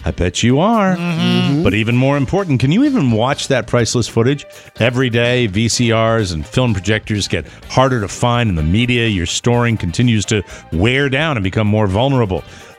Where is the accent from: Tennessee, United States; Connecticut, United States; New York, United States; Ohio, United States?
Connecticut, United States; because I'm from Central Connecticut, in the 1970s